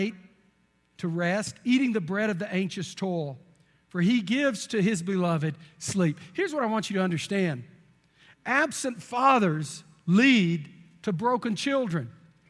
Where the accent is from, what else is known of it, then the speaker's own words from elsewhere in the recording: Texas, United States; I'm from Texas. We do things like that.